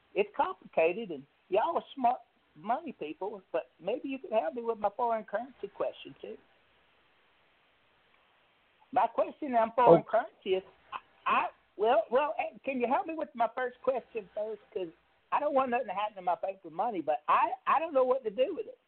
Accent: Mississippi, United States; Hi, y'all. … I'm from Mississippi.

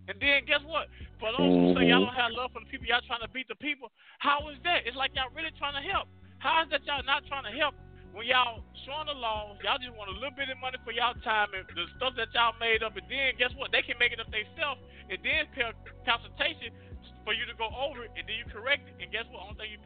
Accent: Louisiana, United States; now in California, United States; I'm in California now. You know I came from Louisiana

